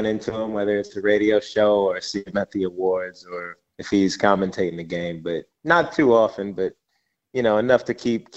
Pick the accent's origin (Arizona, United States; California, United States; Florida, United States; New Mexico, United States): Arizona, United States; I'm from Arizona, so I never followed the logic.